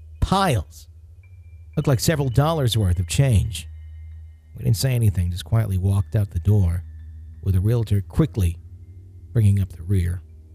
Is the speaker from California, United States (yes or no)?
yes; California, United States